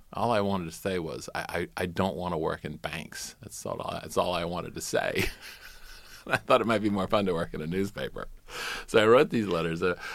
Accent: South Carolina, United States; I'm from South Carolina, and there's a rich hit tradition of being in newspapers.

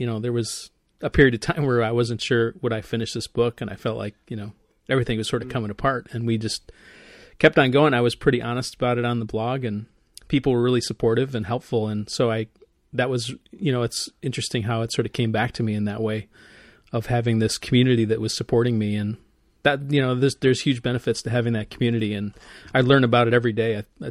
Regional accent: Midwest, United States; and I'm a Midwesterner, so there's this tendency to feel like you're tooting your own horn a little too much.

